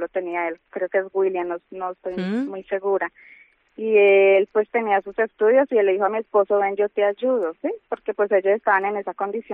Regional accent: Colombia; moved away as an adult; now in Palencia, Spain; Ok, sí, somos colombianos.

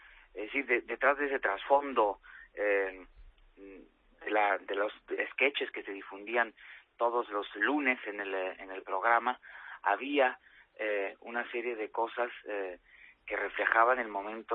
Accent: Mexico; Como soy mexicano, pues por supuesto que desde pequeño veía El Chavo del Ocho

